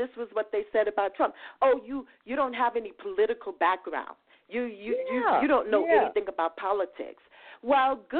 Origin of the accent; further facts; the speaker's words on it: Bronx, New York, United States; I grew up in the Bronx, New York.